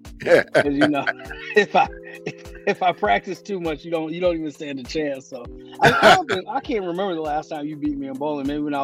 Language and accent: English; Muskegon, Michigan, United States; now in Los Angeles, United States; Yeah, so, you know, I'm born and raised in Muskegon, right there off Apple. Been in L.A. for, 13, 14 years.